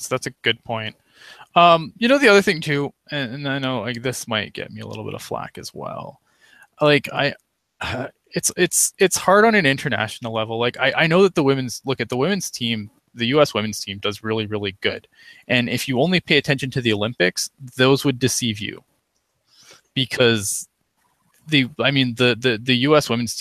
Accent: Canada; I'm ashamedly Canadian. I'm not ashamed to be Canadian

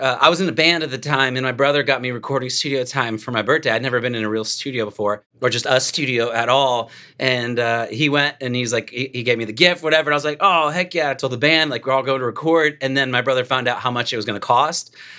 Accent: Dallas, Texas, United States; moved away as an adult; I was raised in Dallas. I moved out when I was like 20, 21 years old.

